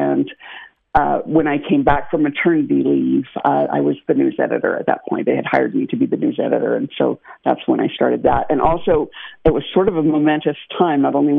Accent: Brigham City, Utah, United States; Because I grew up in Brigham City, they had a program called the Palace Playhouse.

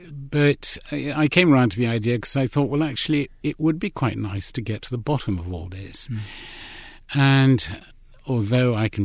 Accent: London, United Kingdom; I grew up in London, it was a very Polish home. My parents were Polish exiles as a result of the communist takeover of Poland in the Second World War.

